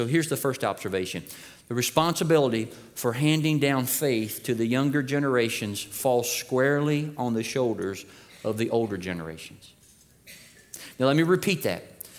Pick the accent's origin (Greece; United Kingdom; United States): United States; Germantown, Kentucky; In the little Methodist church that I grew up in Germantown, Kentucky